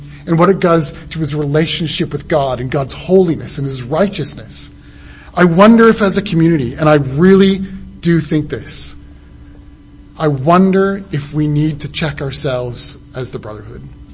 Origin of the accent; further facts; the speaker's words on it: Canada; I didn't because I'm Canadian.